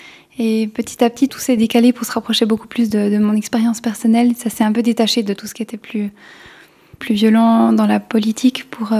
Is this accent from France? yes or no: no; Switzerland